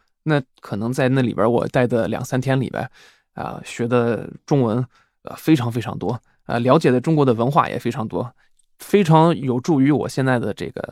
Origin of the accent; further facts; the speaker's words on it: Switzerland; Chinese is a second language; 当时来中国之后感觉这个地方和我的家乡太不一样了，瑞士的话就是生活节奏非常的慢